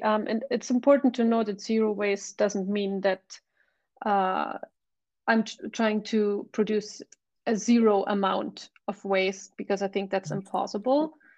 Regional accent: Germany; moved away as an adult; also born or lived in Berlin; now in Reykjavik, Iceland; I'm from Germany. I moved to Iceland 5 years ago, and I tried to live sustainable or more like a zero waste lifestyle in Berlin, where I lived before I moved here.

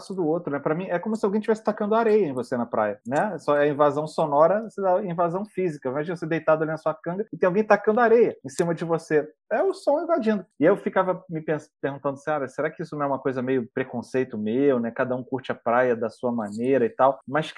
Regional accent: Rio de Janeiro, Brazil; porque eu lembrei agora que eu sou carioca.

